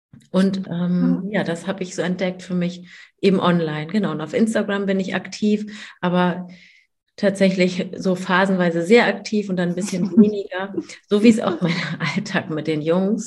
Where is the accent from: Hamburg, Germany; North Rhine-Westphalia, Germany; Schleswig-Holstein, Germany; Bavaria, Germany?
Hamburg, Germany; ich komme aus Hamburg, ich habe 2 Söhne, die sind 7 und 5. Und genau, mit meinem Mann wohnen wir hier in Hamburg schon immer, aber wir haben auch Wurzeln in Peru.